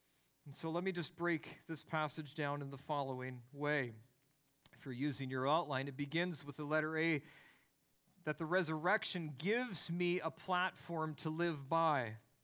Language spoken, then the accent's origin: English; Canada; I have to come to the realization that I am a Canadian.